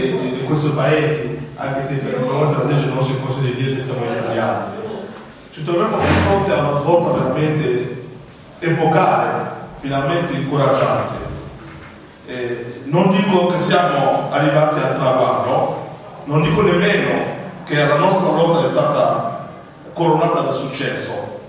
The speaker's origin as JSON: {"language": "Italian", "country": "Burkina Faso", "moved": "yes", "lives_now": "Italy", "said": "dopo 10 anni che vivo in Italia, anche se avessi commesso un reato nel mio paese d'origine, ormai è prescritto questo reato"}